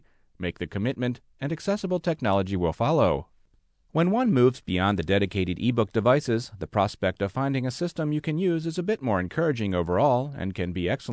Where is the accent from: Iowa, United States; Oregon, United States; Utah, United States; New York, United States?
Iowa, United States; I grew up in Iowa under the tutelage of Dr. Kenneth Jernigan